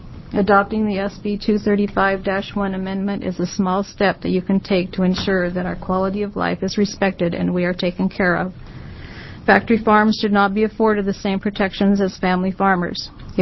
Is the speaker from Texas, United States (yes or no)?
no; Ione, Oregon, United States; I'm from Ione, Oregon.